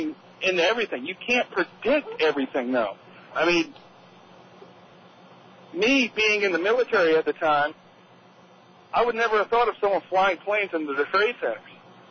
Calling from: West Virginia, United States; I'm currently in West Virginia.

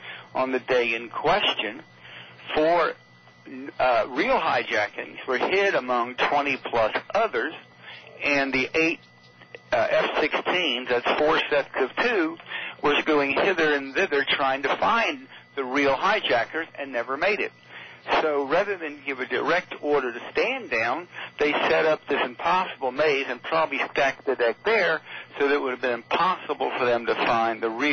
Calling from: California, United States; I'm out in California.

